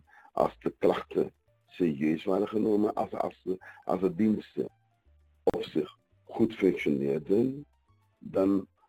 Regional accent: Suriname; het raakt ons, hè, als Surinamers, omdat het is ons Surinamers

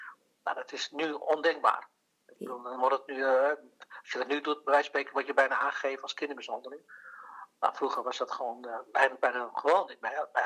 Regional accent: Amsterdam, North Holland, Netherlands; born there; Nou, ik ben zelf geboren in Amsterdam. En ik kom uit een marinegezin, zeg maar.

